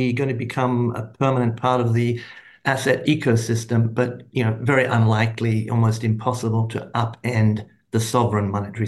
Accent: Australia; moved away as an adult; also born or lived in Japan; now in United States; So I had a hail originally from Australia. I'm Australian-American now.

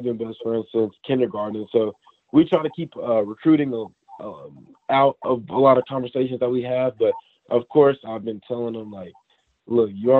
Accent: Lexington, Kentucky, United States; And growing up in Lexington, you see a lot of things that Kentucky has to offer.

